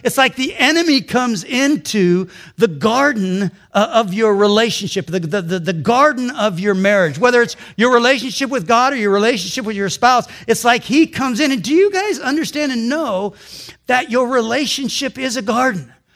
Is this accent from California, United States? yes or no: yes; Long Beach, California, United States; And so, born and raised in Long Beach and stuff